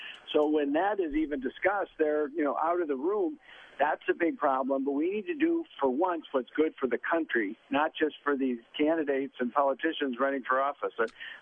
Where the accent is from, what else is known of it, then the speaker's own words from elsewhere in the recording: Illinois, United States; I'm from Illinois originally, land of Lincoln.